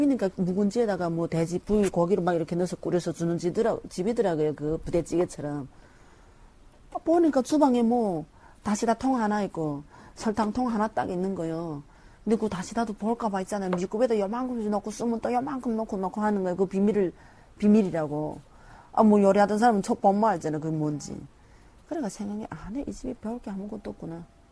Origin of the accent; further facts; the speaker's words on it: North Korea; 나를 북한에서 왔다